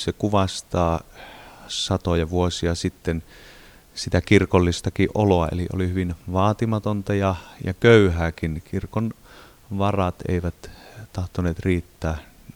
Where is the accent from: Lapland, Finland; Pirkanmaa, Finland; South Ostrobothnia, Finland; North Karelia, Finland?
Lapland, Finland; Ranua; minä itse olen kotoisin tuosta Ranualta naapuripitäjästä.